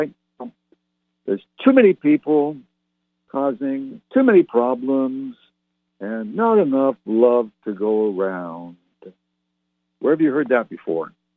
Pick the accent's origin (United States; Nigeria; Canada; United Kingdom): United Kingdom; England; let me stop right there and explain why we're English rock and roll band. The fair perspective being English, not having lived in America, at least not now.